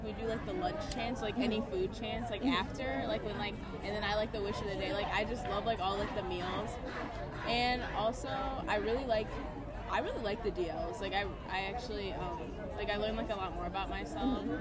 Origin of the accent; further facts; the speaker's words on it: Northville, Michigan, United States; I'm from Northville, but I go to Mercy.